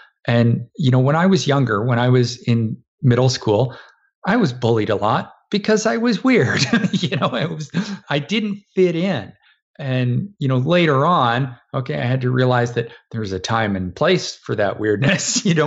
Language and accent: English; Canada; a Canadian living in Canada